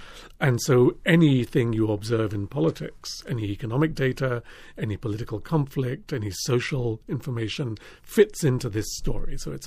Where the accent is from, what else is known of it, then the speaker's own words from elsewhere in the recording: England, United Kingdom; my own childhood growing up in England